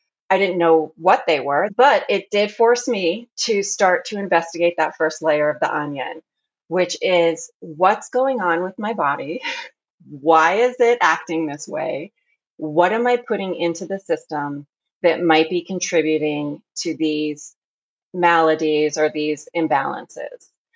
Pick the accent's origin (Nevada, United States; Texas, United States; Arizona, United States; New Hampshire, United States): Arizona, United States; born there; also born or lived in France; now in Oregon, United States; I am living currently in Oregon, but I was born in Arizona. And in between those two states, I lived in France for a period of time.